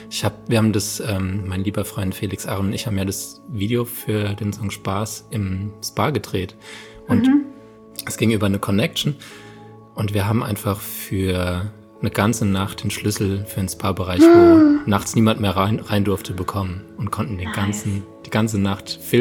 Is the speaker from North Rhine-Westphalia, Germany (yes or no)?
no; Landau, Rhineland-Palatinate, Germany; Also ich komme aus Landau in der Pfalz.